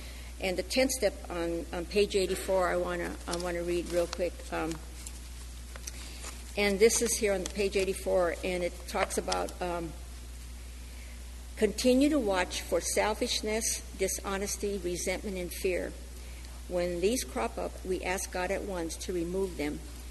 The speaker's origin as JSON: {"language": "English", "town": "Los Angeles", "region": "California", "country": "United States", "tie": "born there", "said": "You know, I was born in East L.A."}